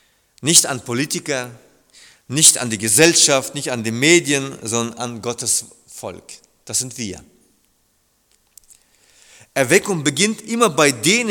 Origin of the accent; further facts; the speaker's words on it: Germany; weil ich bin aus Deutschland